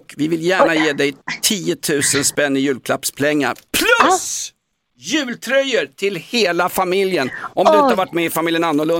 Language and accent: Swedish; Vällingby, Stockholm County, Sweden; jag är från Vällingby, jag är lite fifflig.